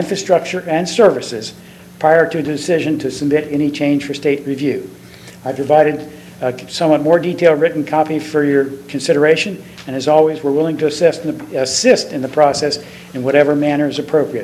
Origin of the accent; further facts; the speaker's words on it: Milton, Delaware, United States; from Milton, represents the Sussex Alliance for Responsible Growth.